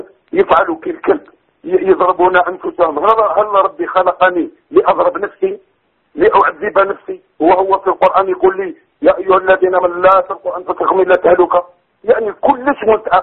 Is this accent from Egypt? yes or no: no; Algeria; وأنا جزائري